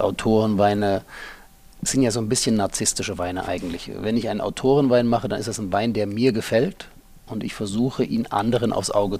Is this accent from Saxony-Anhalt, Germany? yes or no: yes; Halle, Saxony-Anhalt, Germany; moved away; also born or lived in Hannover / Cologne; Ich komme ursprünglich aus Halle an der Saale, also aus Ostdeutschland, bin kurz vor der Wende dann nach Hannover gegangen. Danach habe ich in Köln studiert, Sport und Medizin.